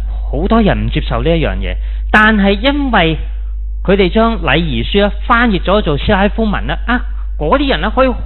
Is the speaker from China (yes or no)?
yes; China; 如果我不是身为中国人，我相信我都可能不会学中文